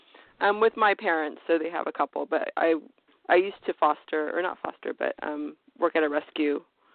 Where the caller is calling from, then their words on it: California, United States; I'm calling from California.